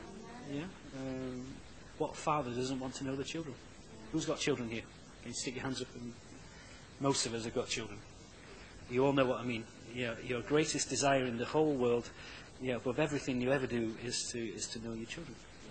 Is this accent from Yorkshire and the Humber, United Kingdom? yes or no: yes; Conisbrough, Yorkshire and the Humber, United Kingdom; I grew up in Conisbrough. I'm of a family that's none of them are Christians.